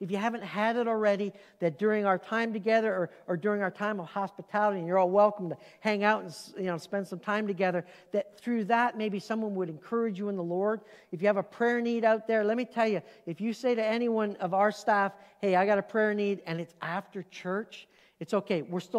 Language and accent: English; Canada; now in United States; Since the mid-80s, I've been a part of church life in two different countries. I grew up as a Canadian in Canada.